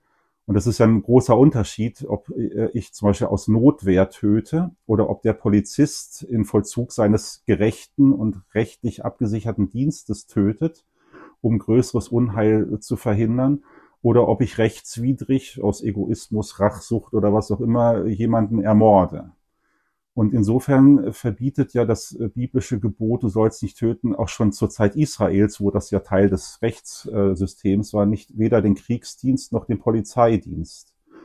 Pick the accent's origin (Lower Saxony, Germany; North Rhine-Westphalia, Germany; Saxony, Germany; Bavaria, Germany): North Rhine-Westphalia, Germany; Bergkamen; ich bin aufgewachsen am Rand des Ruhrgebiets, Bergkamen ist der Ort